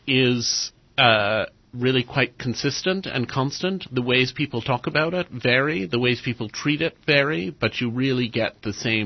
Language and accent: English; New York, United States; also born or lived in England; I'm originally from New York. I lived in England for a long time. I now live mostly in New York, but I go back and forth a little bit.